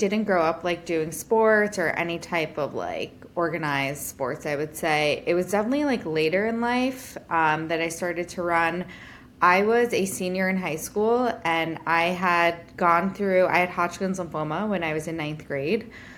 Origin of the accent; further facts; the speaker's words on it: Brooklyn, New York, United States; And I think like growing up in Brooklyn, I wasn't really around so much nature